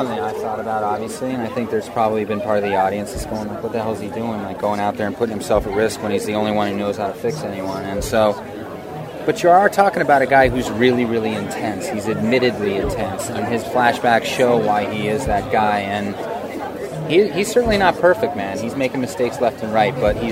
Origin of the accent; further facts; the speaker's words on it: Wyoming, United States; I grew up in Wyoming backpacking into the the Wind Rivers up to 12, 13,000 feet all the time and surviving off of trout that I caught myself.